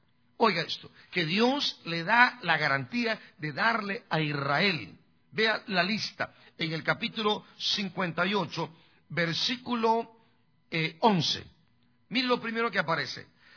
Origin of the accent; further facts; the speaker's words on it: Guatemala; en mi país, me siento orgulloso de ser guatemalteco